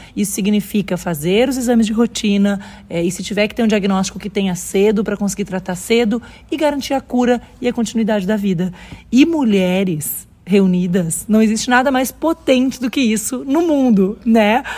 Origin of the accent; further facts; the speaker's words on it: Pelotas, Rio Grande do Sul, Brazil; born there; Eu sou uma interiorana, como eu disse na palestra, eu nasci em Pelotas, eu gosto muito de estar no interior do estado